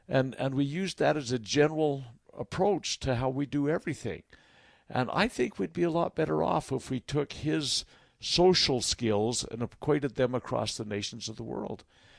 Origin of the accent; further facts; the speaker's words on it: Utah, United States; But I look at we're from Utah.